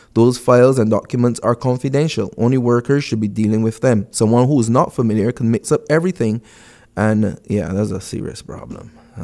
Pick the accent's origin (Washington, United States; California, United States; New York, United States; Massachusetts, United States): New York, United States; As a New Yorker, it's concerning to see that law and order execution is a challenge in a small place like Barbados.